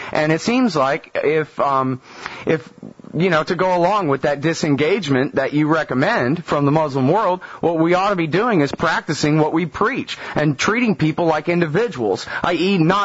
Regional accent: Texas, United States; part of the Imperial Court up there in what's Yankee land to me, but I'm from Texas. I know that's not really true, but Mason-Dixon line and all that.

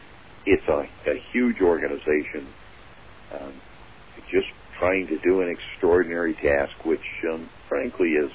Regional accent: United States; I think that as an American, and I am an American, I have that right.

